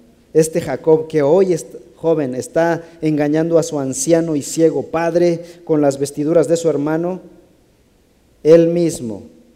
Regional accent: Mexico; No digamos, ay, ahí que es, al ahí se va, como buen mexicano, ¿no? Ya nos ganamos la etiqueta de al ahí se va.

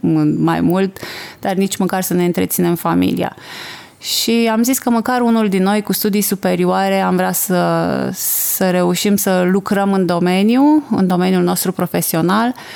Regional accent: Suceava County, Romania; moved away as an adult; now in Canada; Pot să zic că în orașul natal, România mi s-a părut exact la fel.

